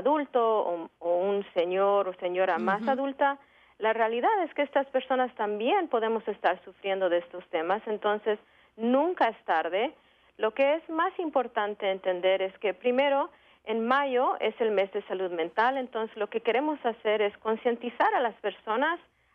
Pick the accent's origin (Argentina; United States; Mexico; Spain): United States; Virginia; also born or lived in Sucre, Bolivia; originalmente yo soy de Bolivia, nací en Sucre, Bolivia, y vine a los Estados Unidos cuando era muy chiquitita. Entonces he crecido acá en los Estados Unidos y he vivido todo el tiempo acá en Virginia.